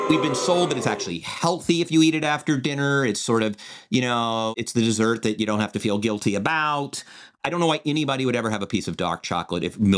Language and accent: English; Atlanta, Georgia, United States; Oh, no, it's caramel. I'm a Southerner.